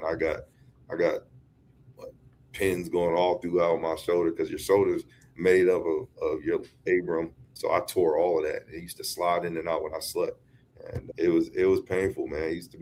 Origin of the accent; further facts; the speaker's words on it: Philadelphia, Pennsylvania, United States; I was born in Philadelphia. So, you know, I was as a kid growing up, I used to watch the Eagles games.